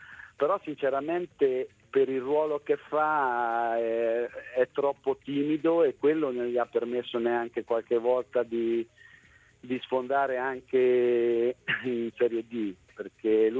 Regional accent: Ancona, Marche, Italy; io sono anconetano di nascita, quindi io da piccolo mio padre mi portava a vedere le partite

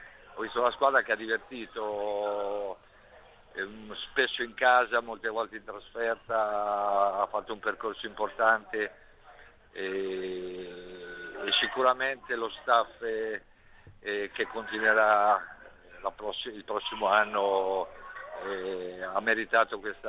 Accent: Ancona, Marche, Italy; chiaramente da anconetano il cuore rimane sempre lì al primo posto

